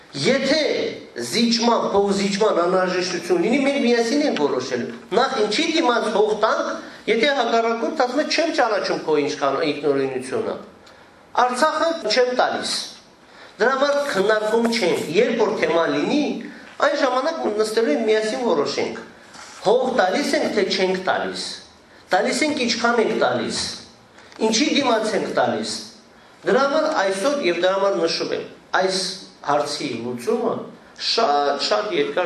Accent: Nagorno-Karabakh, Azerbaijan; ամենակարևոր հայտարարությունը որպես արցախցի ինձ համար

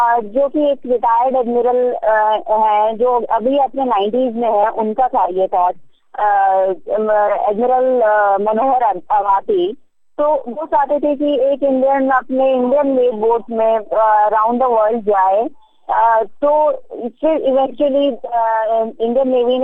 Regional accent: Himachal Pradesh, India; जब हम छोटे थे, मैं हिमाचल से बिलोंग करती हूँ

